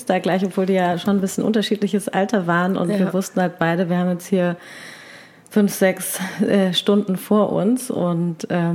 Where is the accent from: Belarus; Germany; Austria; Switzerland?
Germany; Stuttgart, Baden-Württemberg; born there; now in Berlin, Germany; ich bin 35 Jahre alt, gebürtige Stuttgarterin und ja, lebe, wie es der Zufall so will, seit 8 Jahren jetzt in Prenzlauer Berg hier in Berlin.